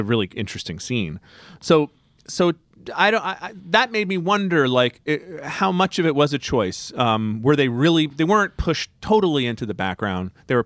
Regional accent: United States; I'm familiar with this being an Irish American man.

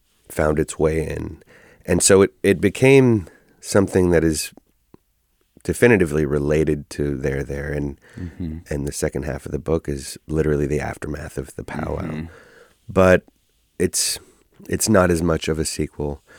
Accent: Oakland, California, United States; I'm, you know, born and raised in Oakland and concrete and buildings.

